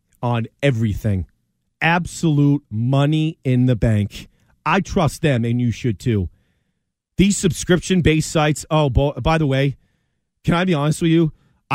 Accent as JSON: {"language": "English", "region": "Massachusetts", "country": "United States", "tie": "born or raised there", "said": "Yes, we did get WBC in Western Mass when I was growing up. So I grew up on Bob Lobel, Alice Cook, and all that WBZ Channel 4."}